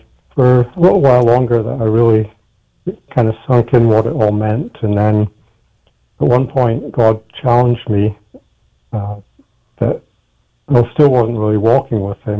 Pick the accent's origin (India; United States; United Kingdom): United Kingdom; Scotland; accent: Scottish; so I'm originally from Scotland. You probably maybe gathered that from my name and from my accent as well.